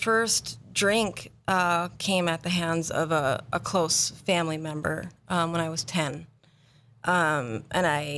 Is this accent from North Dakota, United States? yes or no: yes; Bismarck, North Dakota, United States; Okay, I was born and raised in Bismarck. I've got two sisters and a brother. I'm the baby of four.